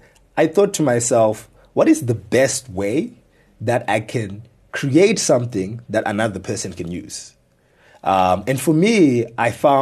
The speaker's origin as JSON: {"language": "English", "town": "Mutare", "region": "Manicaland", "country": "Zimbabwe", "tie": "born or raised there", "lives_now": "Harare, Zimbabwe", "said": "I think about some of the very first days when I moved to Harare for the first time, because I grew up in Mutare."}